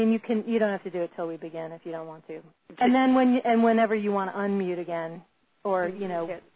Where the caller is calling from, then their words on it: New York City, New York, United States; I live in New York City.